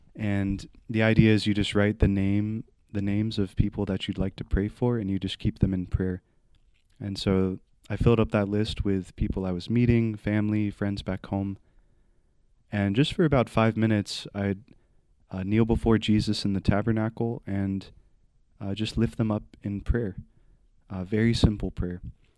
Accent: Raleigh, North Carolina, United States; I'm from the Diocese of Raleigh, North Carolina. I was born and raised in Raleigh to a family with four siblings and two very loving parents.

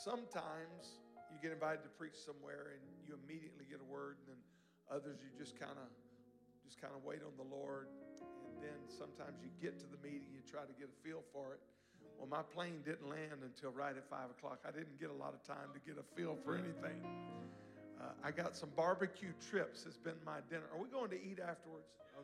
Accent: Louisiana, United States; moved away; No, I grew up in Louisiana, and when I came out west to California, one of the first pastors that I remember meeting was 6'9"

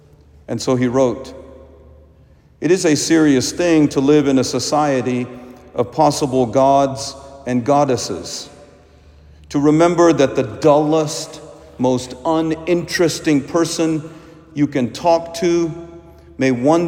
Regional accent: India; the poor living in cardboard boxes in my home country of India

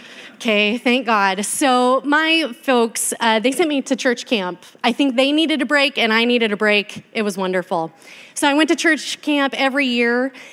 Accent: Oregon, United States; now in LC Valley, United States; I did not grow up here. I'm a transplant to the LC Valley. I grew up in Eastern Oregon on a beef production cattle ranch, 180 acres, a long ways from town.

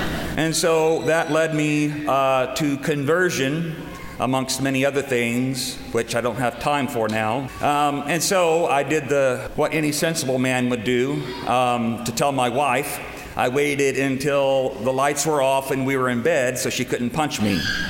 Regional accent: Henrietta, Texas, United States; So, I grew up in North Texas, Henrietta, Texas, so not Henrietta, Oklahoma.

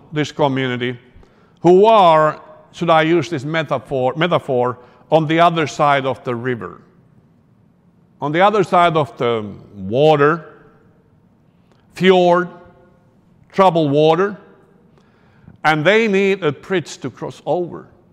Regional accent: Finland; I come from Finland. I don't know if you knew it. I'm from Finland, but I am not from around here. So it's a land of tens of thousands of lakes. In Finland, we have over 100,000 inland lakes.

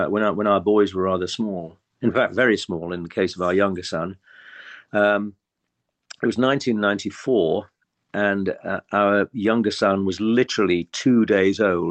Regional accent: Yorkshire and the Humber, United Kingdom; I come from Northeast Yorkshire, so you can have that if you like.

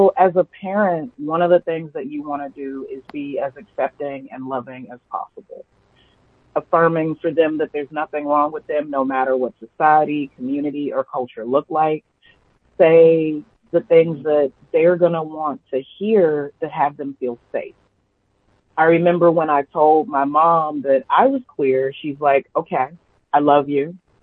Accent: Missouri, United States; I grew up in Missouri. My entire family is religious.

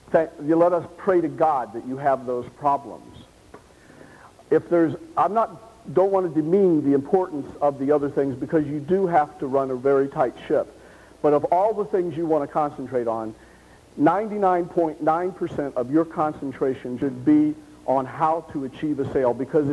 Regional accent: Key West, Florida, United States; I shouldn't have told him I was from Key West

